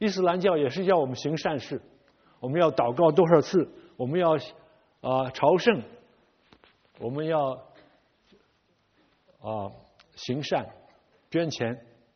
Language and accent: Chinese; China; 我们中国人很知道佛教啊，我们都认识佛教